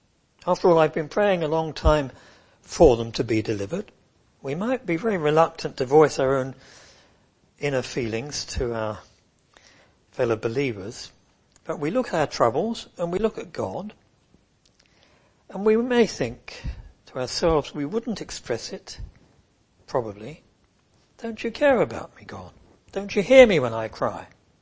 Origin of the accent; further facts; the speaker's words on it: United Kingdom; Particularly, I suppose, being British, we tend not to wear our hearts on our sleeves.